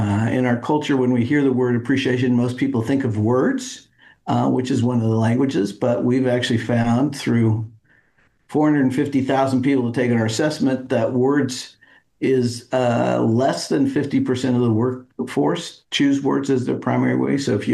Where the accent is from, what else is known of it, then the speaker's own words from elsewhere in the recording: Kansas, United States; also born or lived in Chicago / Phoenix / Atlanta; I grew up outside of Kansas City, went to school in Chicago, Phoenix, Atlanta, moved back to Kansas to be close to family